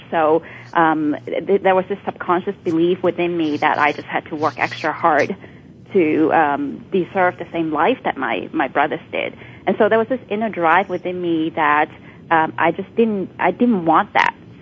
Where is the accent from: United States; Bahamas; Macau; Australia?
Macau; also born or lived in Hong Kong; I was born in Hong Kong and raised in Macau, and in a very traditional Chinese family.